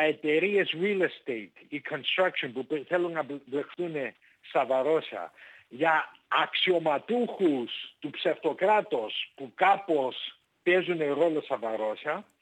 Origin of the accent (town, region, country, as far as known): Greece